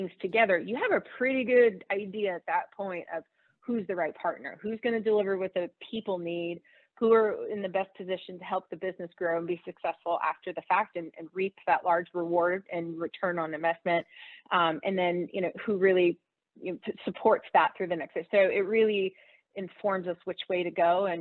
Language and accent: English; the South, United States; So I'm from the South, so we like to talk about football.